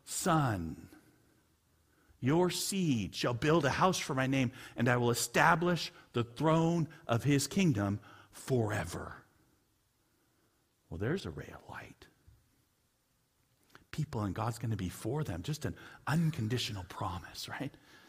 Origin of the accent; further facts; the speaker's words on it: California, United States; also born or lived in Hawaii; now in Washington, United States; So I always heard because I was from Southern California, Hawaii.